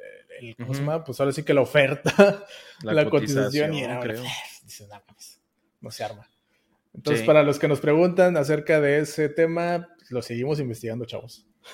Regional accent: Mexico; Yo como mexicano creo mi LLC allá en Estados Unidos

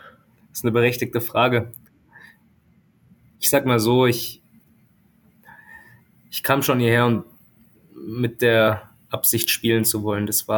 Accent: Freiburg, Baden-Württemberg, Germany; ich bin halt in Freiburg aufgewachsen, was sehr, sehr schön gewesen ist.

